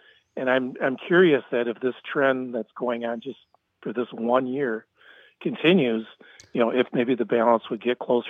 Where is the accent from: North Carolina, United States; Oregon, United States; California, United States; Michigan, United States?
Michigan, United States; Saginaw; My hometown is Saginaw, originally.